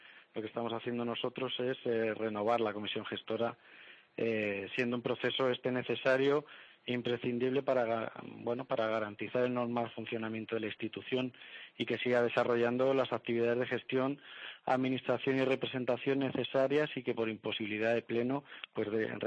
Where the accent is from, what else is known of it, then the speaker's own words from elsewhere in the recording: Albacete, Castilla-La Mancha, Spain; Todos los que somos de Albacete